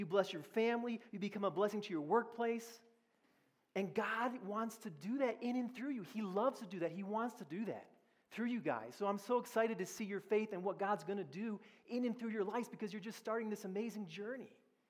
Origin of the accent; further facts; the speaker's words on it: Austin, Texas, United States; I'm from Austin, Texas. And yes, come on, some Texans here. Yep. We get to say y'all because we're from Texas.